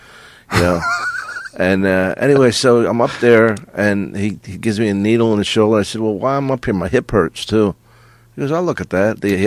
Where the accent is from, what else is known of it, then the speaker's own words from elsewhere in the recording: Philadelphia, Pennsylvania, United States; I'm from Philly and we always read about him.